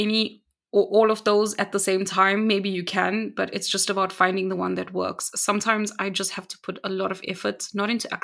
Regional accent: South Africa; especially if you're from South Africa. Do not eat the frog. That's where I'm from.

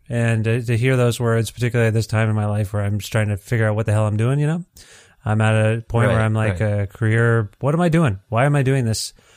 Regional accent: Ontario, Canada; I'm from Ontario.

